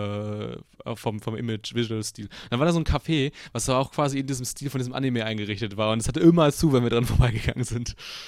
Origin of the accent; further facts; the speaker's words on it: Düsseldorf, North Rhine-Westphalia, Germany; als Düsseldorfer, ne, hat schon so ein bisschen Feeling von so einer